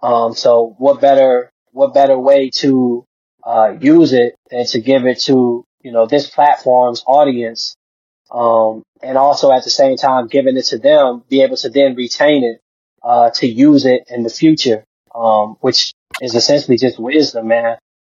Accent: Detroit, Michigan, United States; because I come from Detroit, man. I'm from Detroit. And, mm-hmm. You know, Detroit has its own unique sound.

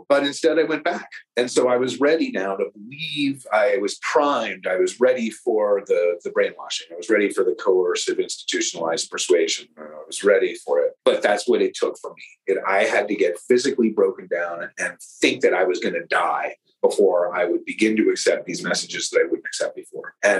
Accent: Virginia, United States; And I'm from Virginia. And this is all happening out in Idaho.

